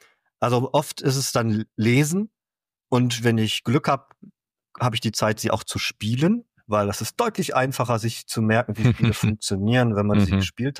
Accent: Cologne, North Rhine-Westphalia, Germany; Also ich bin gebürtiger Kölner, ich bin ein Kölscher Jung. Dass ich schon nach Bonn gezogen bin, war für mich damals total krass, voll weit weg.

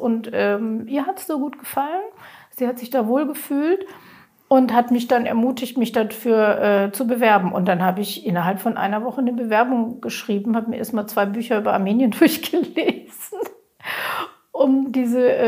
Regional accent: Baden-Württemberg, Germany; als Schwäbin

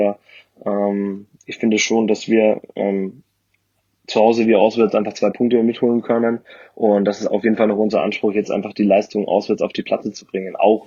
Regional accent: Ansbach, Bavaria, Germany; Da komme ich her, genau. Gebürtiger Franke. Und ja, also für alle, die das nicht wissen, Ansbach liegt im Großraum Nürnberg.

